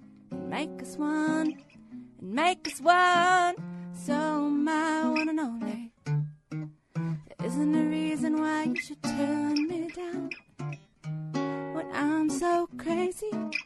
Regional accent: Chicago, Illinois, United States; I'm from Chicago, Illinois

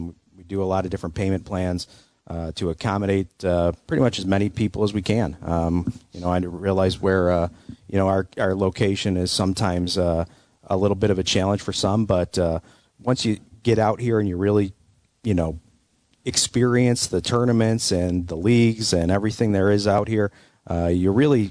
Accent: Hamburg, New York, United States; I'm from Hamburg, and I just take a short drive.

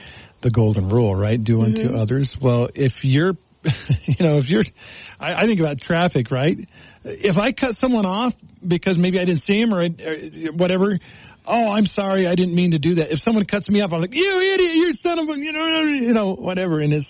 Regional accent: Texas, United States; growing up in the South in Texas, children addressed adults with yes sir or yes ma'am.

